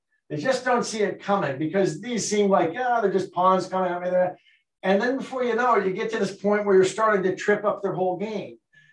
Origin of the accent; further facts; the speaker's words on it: Ireland; I like to compare it to, being Irish, I probably use barroom brawls